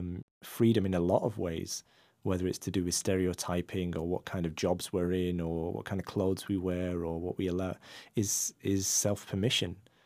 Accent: India; accent: Indian; first language Gujarati; English is a second language; I was ashamed of the fact that I spoke Gujarati. I was ashamed of my Indian accent.

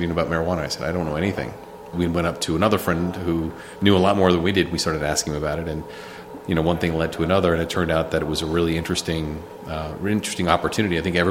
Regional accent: Bethesda, Maryland, United States; So I grew up in Bethesda. And I went to Mater Dei, and then I went to Georgetown Prep, and I had a pretty normal sort of suburban D.C. Experience.

